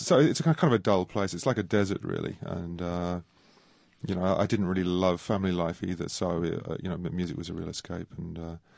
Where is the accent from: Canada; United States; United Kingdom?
United Kingdom; London; Growing up in London, it was very easy to hear many different styles of music, folk music, jazz, rock music.